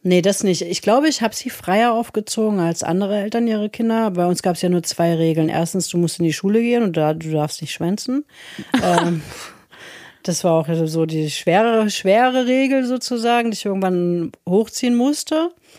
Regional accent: East Germany, Germany; mein Englisch ist relativ schlecht, weil ich bin ja im Osten groß geworden und genau zu der Zeit, wo ich Englisch gelernt habe, waren das dann die ehemaligen Russischlehrer, die uns versucht haben, Englisch beizubringen.

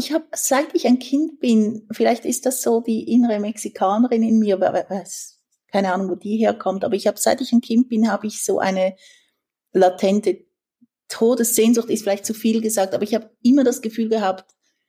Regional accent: Switzerland; now in San Francisco, United States; ich ecke in der Schweiz immer an, ich bin keine typische Schweizerin.

